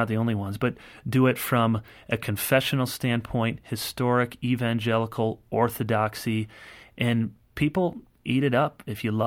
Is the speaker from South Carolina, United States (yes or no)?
no; Grand Rapids, Michigan, United States; I grew up in Grand Rapids, which is an hour and a half down the road, one of these evangelical meccas.